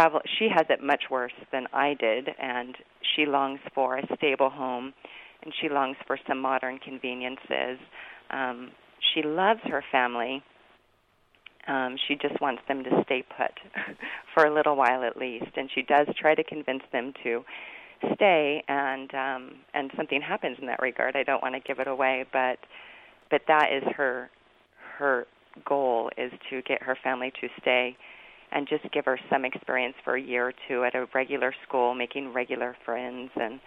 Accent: California, United States; now in Utah, United States; As I said, I grew up with a single mom. I grew up in California. I've been in Utah just about 10 years. And so as an adult, we moved here for my husband's work. But I grew up and got married in California.

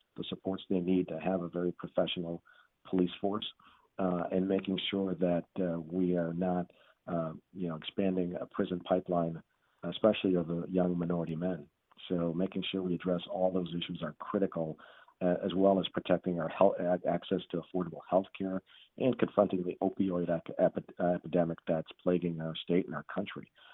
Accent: Chicago, Illinois, United States; I understand the struggles of working families in Illinois coming from my background and growing up in the Roseland community of Chicago.

